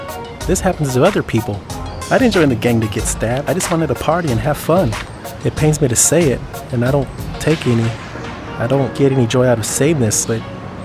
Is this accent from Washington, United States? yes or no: no; Fort Worth, Texas, United States; I grew up here in Northside Fort Worth my whole life. I had lived here.